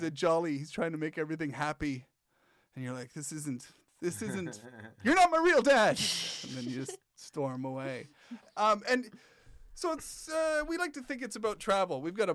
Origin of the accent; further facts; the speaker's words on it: Canada; growing up in Canada